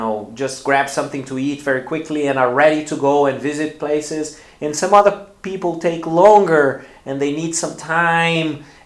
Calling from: Porto Alegre, Rio Grande do Sul, Brazil

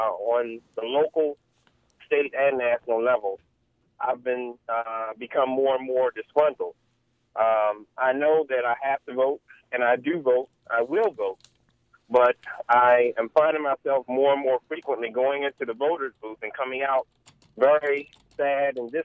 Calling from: Baltimore, Maryland, United States; I called about maybe a week ago, and I'm from Baltimore City.

